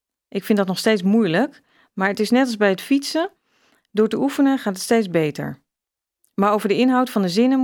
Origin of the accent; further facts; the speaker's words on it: Indonesia; Dutch is a second language; moved away as an adult; now in Netherlands; Nou, ik kom uit Indonesië en ik deed de hotelschool in Jakarta.